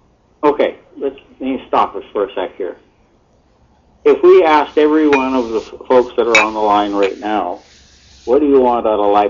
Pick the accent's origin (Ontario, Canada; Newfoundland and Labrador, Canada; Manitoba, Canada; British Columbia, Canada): Manitoba, Canada; Brandon; born there; I was born in Brandon, Manitoba, and I grew up in a Ukrainian church.